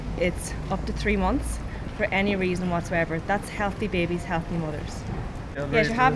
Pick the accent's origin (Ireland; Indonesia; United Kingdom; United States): Ireland; Ulster; I'm 26. I'm from Donegal.